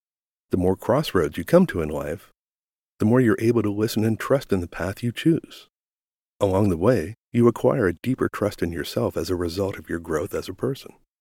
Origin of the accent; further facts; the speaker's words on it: Nova Scotia, Canada; In 1991, the economy of my hometown and the province of Nova Scotia in general was depressed.